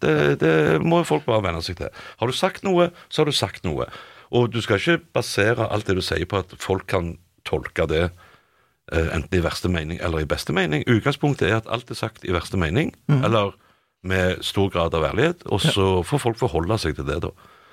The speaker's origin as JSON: {"language": "Norwegian", "town": "Stavanger", "region": "Rogaland", "country": "Norway", "said": "jeg var hjemme i Stavanger her for ikke så lenge siden"}